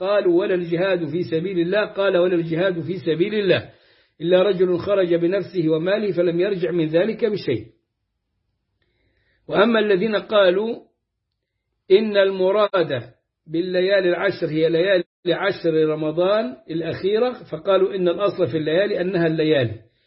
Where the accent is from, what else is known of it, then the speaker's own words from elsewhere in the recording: Egypt; عندنا في مصر مثلا يقال الأذان قبل وقته